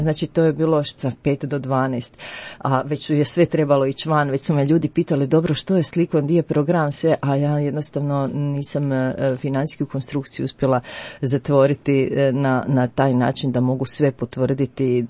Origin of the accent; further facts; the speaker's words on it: Lika-Senj County, Croatia; Pa ja sam iz Like otišla u Tokio, iz Tokija natrag u Liku.